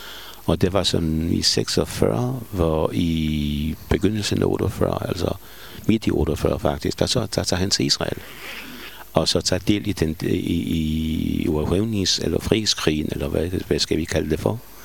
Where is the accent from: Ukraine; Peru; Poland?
Poland; Łódź, Łódź Voivodeship; Danish is a second language; now in Denmark; Jeg stammer fra Lodz. Det var faktisk altså den anden størrelse by i Polen, med faktisk altså også anden størrelse jødisk befolkning i Polen